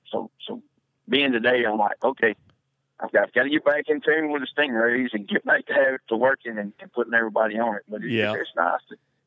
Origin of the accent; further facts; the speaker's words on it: Alabama, United States; No, I actually lived in Alabama. When I first started, I'm originally from Alabama, and we lived in central Alabama.